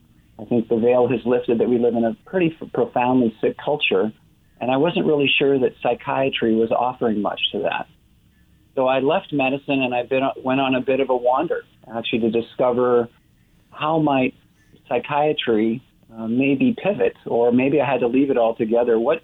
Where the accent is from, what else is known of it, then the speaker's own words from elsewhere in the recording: Denver, Colorado, United States; I grew up in Denver, a lover of nature, and spent most of my weekends in the mountains near the headwaters of the Colorado River.